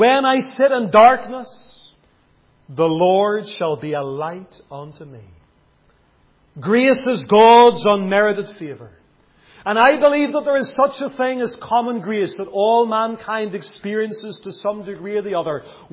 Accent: Lisburn, Northern Ireland, United Kingdom; I related the story about a man from my hometown of Lisburn.

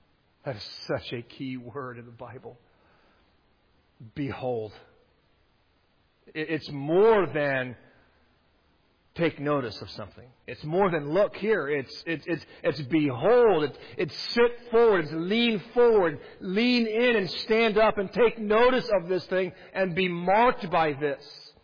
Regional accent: the West, United States; you know I'm from the West, you don't go to the Grand Canyon and just look.

